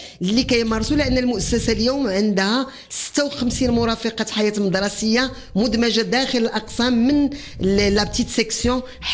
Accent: Morocco; وحنا مغاربة نؤمن ان شوية من الحنة وشوية من رطوبية اليدين

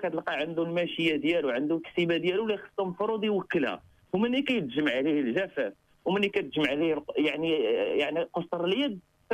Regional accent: Morocco; وهذا حنا كنقولوا كمغاربه لان هادو مغاربه وحنا كنا عندنا امتداد للعالم القروي،

